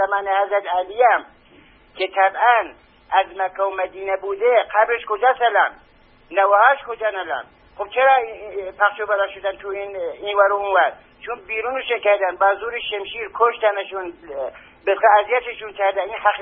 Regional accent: Iran; کرده الان 40-50 میلیون کرد هستش، ما اصالتا ایرانی هستیم، نژادن اصالتا خب اسلام هستیم، یه بخشمون شیعه بودی

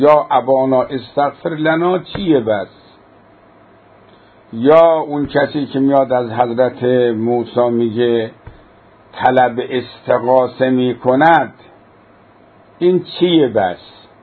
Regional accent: Qazvin, Iran; born there; جد ما آمده اونجا برای تبلیغ در قزوین، اونجا ازدواج کرده، حالا اراده الهی هم تعلق گرفته که ما در قزوین به دنیا آمده باشیم.

